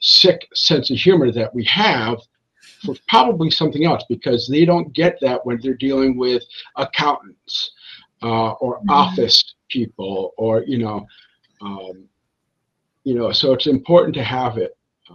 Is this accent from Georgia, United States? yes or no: no; Massachusetts, United States; like my home state of Massachusetts does.